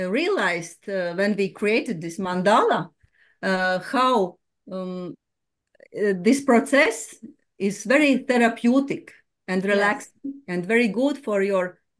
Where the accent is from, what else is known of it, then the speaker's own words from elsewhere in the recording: Latvia; English is a second language; moved away; And for us, this is something new because originally we come from Latvia, but the English school for us is something a little bit different, I say, yes.